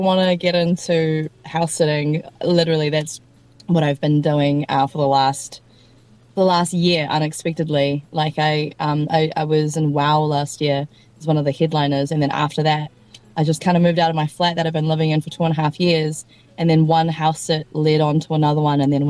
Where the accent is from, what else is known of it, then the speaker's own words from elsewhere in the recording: New Zealand; growing up in Aotearoa, et cetera, et cetera.